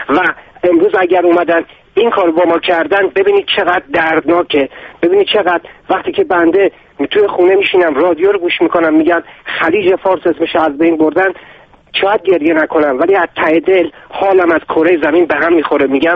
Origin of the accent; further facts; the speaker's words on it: Iran; بنده به عنوان یک ایرانی و به عنوان یک مسلمان و به عنوان یک انسان اینو دارم میگم،